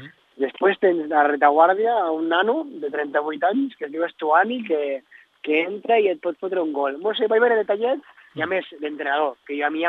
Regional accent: Girona, Catalonia, Spain; tots, som de Girona.

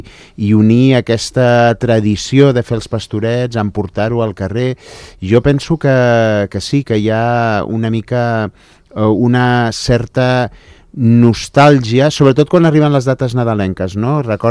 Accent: Andorra; Jugàvem allà, i a l'hivern jugàvem amb la neu, i anàvem amb trineu, i a l'estiu jugàvem per la muntanya

